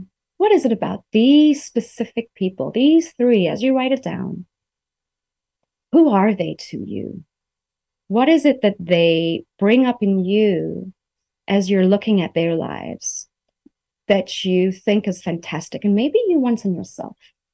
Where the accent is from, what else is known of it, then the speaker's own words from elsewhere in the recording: South Africa; I'm drinking a tea from rooibos from South Africa, my home country